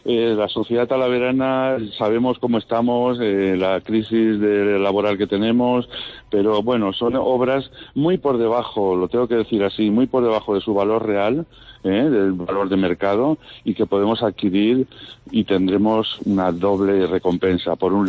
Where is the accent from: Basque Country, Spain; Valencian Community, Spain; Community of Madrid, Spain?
Valencian Community, Spain; Bueno, yo soy valenciano, conozco muchísima gente en Valencia, del mundo del arte.